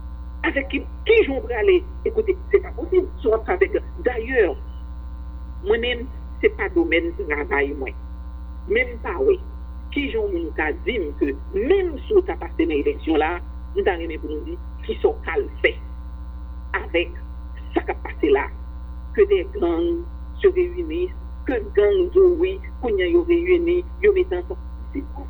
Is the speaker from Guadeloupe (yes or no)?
no; Haiti; oui, je suis haïtien